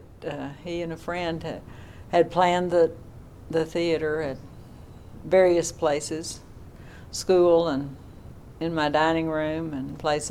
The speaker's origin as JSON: {"language": "English", "town": "Horse Cave", "region": "Kentucky", "country": "United States", "said": "we're not different because we're from Horse Cave."}